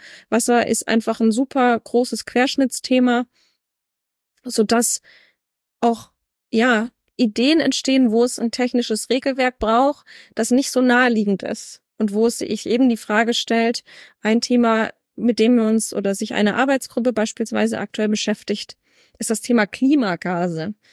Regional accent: Berlin, Germany; ich komme ja persönlich aus Berlin.

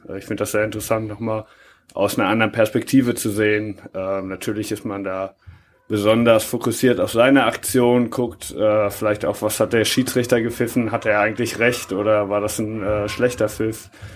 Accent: Hagen, North Rhine-Westphalia, Germany; now in Münster, Germany; Ich bin 31 Jahre alt. Ich komme ursprünglich aus Hagen und jetzt wohne ich seit 3 Jahren in Münster.

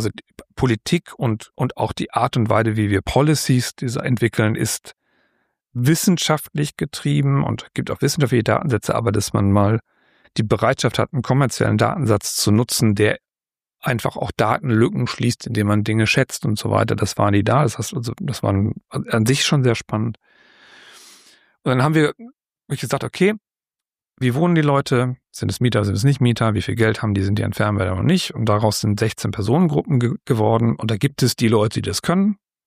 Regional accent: Dortmund, North Rhine-Westphalia, Germany; Also so diese klassischen Einfamilienhaussiedlungen, in denen ich da so groß geworden bin in Dortmund in den 70er, 80er Jahren gebaut.

